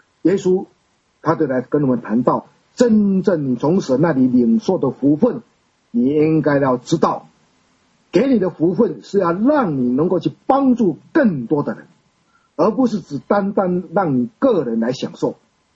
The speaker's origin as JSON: {"language": "Chinese", "country": "Taiwan", "said": "就如同我们现在台湾人一样，我们台湾人讲话有一点是台湾国语，台湾话跟那个闽南话跟这个我们说这个北京话，它会混杂在一起的"}